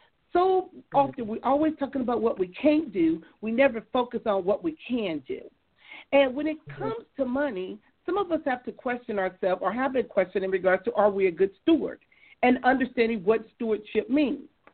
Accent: Compton, California, United States; You know, even growing up in Compton, you know, my mother owned her own home, and it seemed like we had a lot going on.

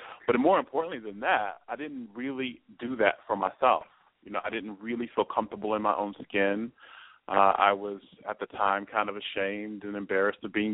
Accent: Oklahoma, United States; also born or lived in Washington, D.C. / Atlanta / New York; Yes, I was born and raised in Oklahoma and moved back here a few years ago.

